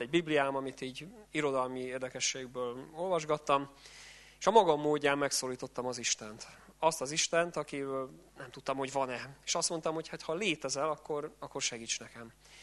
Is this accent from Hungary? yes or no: yes; Budapest, Hungary; now in Szombathely, Hungary; Szombathelyen élünk most, de korábban én Budapesten laktam, itt születtem, a feleségem is, úgyhogy tulajdonképpen budapestiek vagyunk.